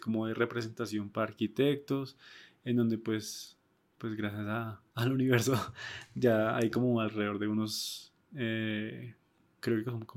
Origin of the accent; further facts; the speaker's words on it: Bogotá, Colombia; ambos somos unos bogotanos que queremos hablar de arte y arquitectura